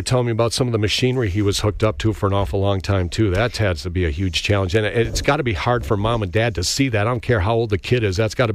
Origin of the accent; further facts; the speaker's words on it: Tomahawk, Wisconsin, United States; I'm from Tomahawk, and I'm proud to be from Tomahawk